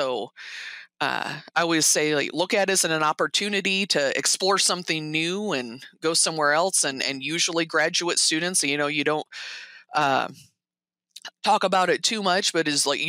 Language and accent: English; Indiana, United States; now in Montana, United States; you know, I'm originally from Indiana. I never would in my life would have thought I would have made it to Montana.